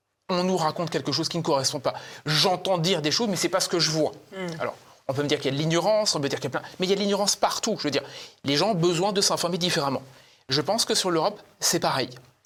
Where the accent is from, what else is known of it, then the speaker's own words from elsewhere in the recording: France; Je suis un français moyen, d'accord ?